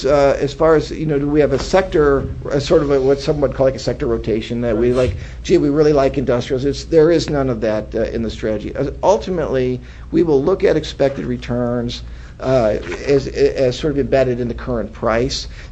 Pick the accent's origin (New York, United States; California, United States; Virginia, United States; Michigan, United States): Michigan, United States; Dearborn; born there; I was born in Dearborn, Michigan, actually.